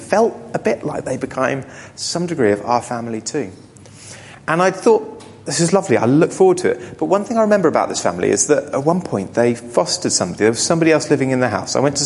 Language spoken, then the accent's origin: English; West Midlands, United Kingdom; I said I grew up in Worcestershire. When I grew up in Worcestershire, when I was about 8 years old, my parents separated.